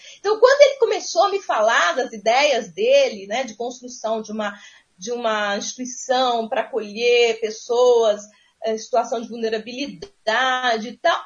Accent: Viçosa, Minas Gerais, Brazil; Eu retornei a Minas, eu sou de Minas, eu sou de Viçosa, eu retornei em casa, fiquei mais alguns meses e depois, em 85, alguns meses depois, eu vim definitivamente e estou aqui até hoje.

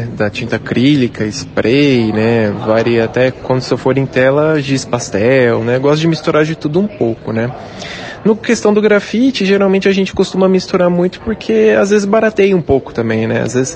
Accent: Peruíbe, São Paulo, Brazil; moved away; eu sou de Peruíbe, na verdade, né? Fica litoral sul de São Paulo. Eu mudei pra cá em 2010

